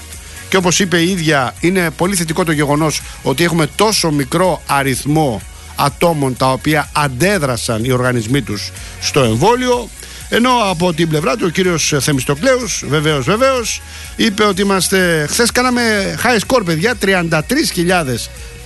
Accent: Rafina, Attica, Greece; Χιόνι στη Ραφίνα, στην πατρίδα μου, 1983, δεν θυμάμαι τι μέρα ήτανε.

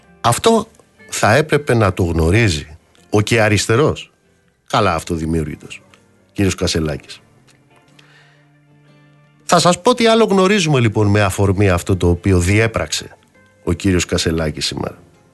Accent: Amaliada, Western Greece, Greece; στην πατρίδα μου κάτω στην Αμαλιάδα

